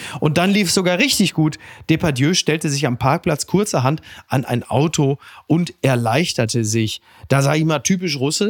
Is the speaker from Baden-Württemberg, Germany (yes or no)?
no; Henrichenburg, North Rhine-Westphalia, Germany; also in meinem Heimatdorf in Henrichenburg gibt es eine Kartoffel in derselben Größe.